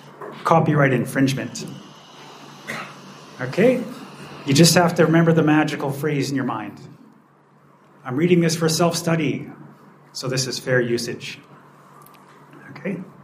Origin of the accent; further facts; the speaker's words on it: Canada; I'm from Canada